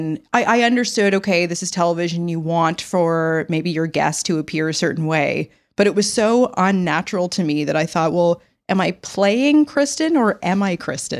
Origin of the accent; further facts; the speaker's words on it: Canada; I'm Canadian.